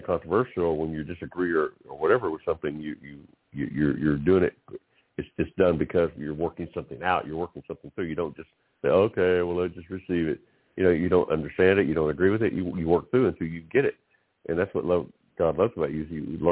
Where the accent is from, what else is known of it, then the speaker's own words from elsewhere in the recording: Texas, United States; Yeah, I'm from Texas.